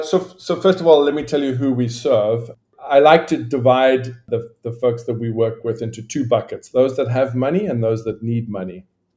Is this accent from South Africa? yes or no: yes; South Africa; I grew up in South Africa